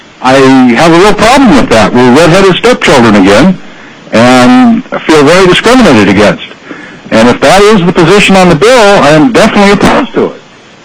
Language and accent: English; North Pole, Alaska, United States; from North Pole, even though I spend an average of 8 months out of the year out of Valdez